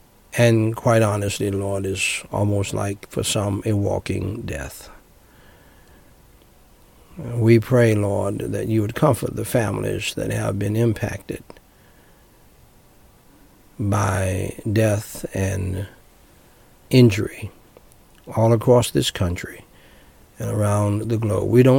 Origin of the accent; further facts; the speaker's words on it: United States; born there; I thank God I was born free in America